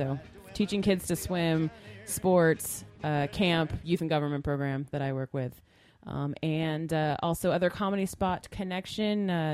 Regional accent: San Pedro, California, United States; now in Sacramento, United States; I grew up in the YMCA in my hometown, the San Pedro Peninsula YMCA. Did a lot of camping, did a lot of stuff down there. Love it. Love the Y programs. So when I moved to Sacramento, got involved up here.

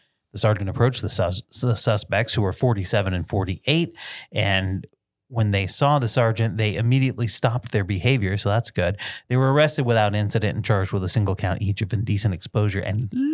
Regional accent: Barton, Vermont, United States; Alrighty, we go down to my hometown.

